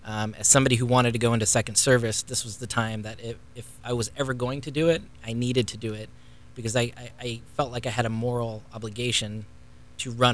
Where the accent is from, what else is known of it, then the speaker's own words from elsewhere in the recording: Santa Maria, California, United States; You know, I'm from Santa Maria, California. My dad, you know, grew up in a house with a dirt floor. My mom was adopted. So we came from not much, but we built into a middle class life.